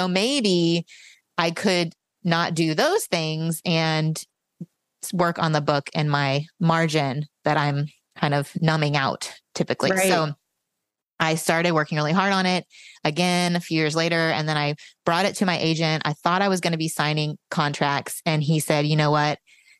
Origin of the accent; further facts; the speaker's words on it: Indiana, United States; now in Dallas, United States; I grew up in Indiana, actually, and homeschooled for most of my childhood and ended up in Texas